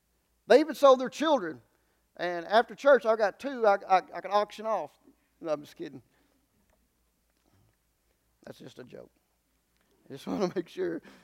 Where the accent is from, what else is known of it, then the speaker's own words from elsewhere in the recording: Wynn, United States; I grew up in Wynn. We would go to Four City. That's where the stamp store was.